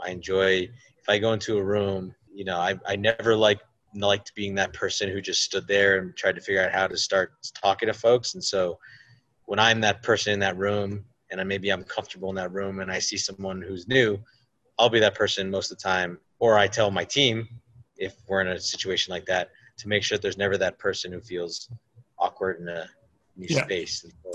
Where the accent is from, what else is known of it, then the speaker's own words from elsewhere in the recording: United States; particularly as an American, we are not the whole world.